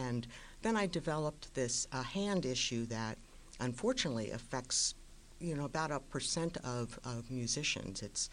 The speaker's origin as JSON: {"language": "English", "region": "Virginia", "country": "United States", "said": "I'm actually from Northern Virginia, not far from where Vince is, but older, so our paths never crossed."}